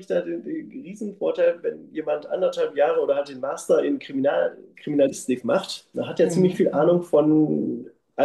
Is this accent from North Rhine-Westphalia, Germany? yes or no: yes; North Rhine-Westphalia, Germany; ja, ich komme ja aus dem Ruhrpott, wie man ja gehört hat.